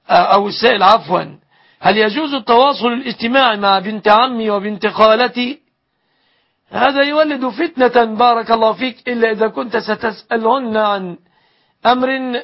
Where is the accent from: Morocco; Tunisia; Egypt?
Egypt; بلادنا مصر